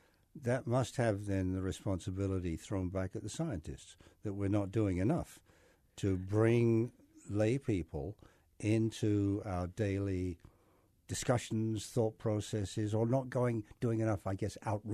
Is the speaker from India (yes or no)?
no; England, United Kingdom; Growing up in England, I was warned, you know, because we had